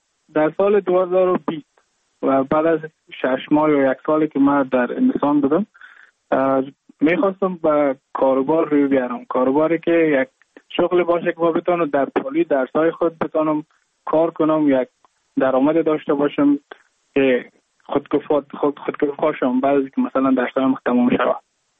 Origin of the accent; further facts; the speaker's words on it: Mazar-i-Sharif, Balkh, Afghanistan; now in Goa, India; از مزار شریف هستم، از قریه شیرآباد که از قریه درفتاده مزار شریف بخش میباشم. که ما در سال 2019 ماه جون به هندوستان آمدم